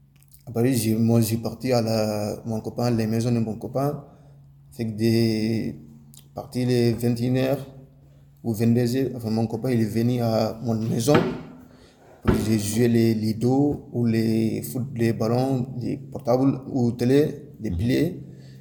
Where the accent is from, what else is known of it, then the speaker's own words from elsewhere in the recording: Gambia; French is a second language; moved away; parce que moi j'ai quitté les Gambie, moi je prends les bus des Gambie, après j'ai venu au Sénégal dans quelques 5 heures de temps, avec mon copain